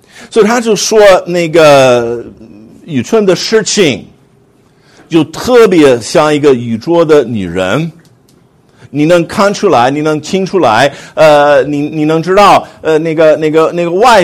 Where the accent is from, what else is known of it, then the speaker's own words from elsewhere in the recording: United States; 我就批评我们美国人做了啊。